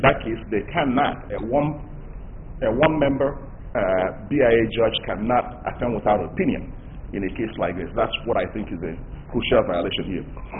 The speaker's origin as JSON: {"language": "English", "town": "Minneapolis", "region": "Minnesota", "country": "United States", "said": "I did not represent, I'm from Minneapolis."}